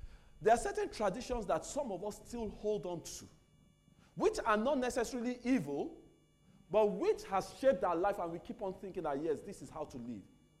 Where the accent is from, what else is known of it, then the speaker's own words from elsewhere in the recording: United Kingdom; I'm British. If you don't believe, just because my accent, I'll bring my passport, you see.